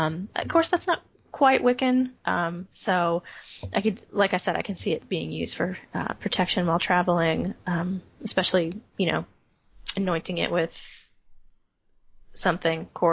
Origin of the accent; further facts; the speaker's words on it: New York City, New York, United States; The subway here in my hometown operated on tokens. I have two of them left from that time.